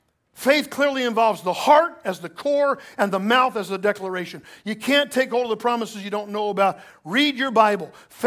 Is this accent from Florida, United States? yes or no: yes; Sanford, Florida, United States; Growing up in Sanford, Florida, down by Orlando, when we moved there, there was one family doctor in town, Dr. McDaniel.